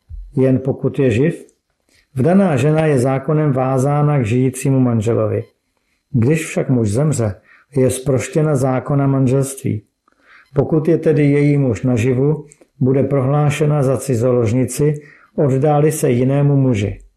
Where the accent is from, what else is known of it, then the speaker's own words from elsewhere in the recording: Trutnov, Hradec Králové Region, Czechia; born there; 40 let, mám manželku Martinu a 3 děti. 10, 8 a 5 let. Mým rodným městem je Trutnov a celý život jsem v Církvi bratrské.